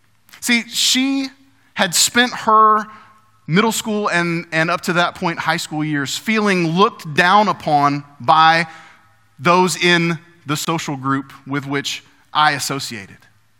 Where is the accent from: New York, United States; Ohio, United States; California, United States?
Ohio, United States; Dayton; I grew up in Dayton, Ohio, and I went to a fairly large high school just outside of Dayton.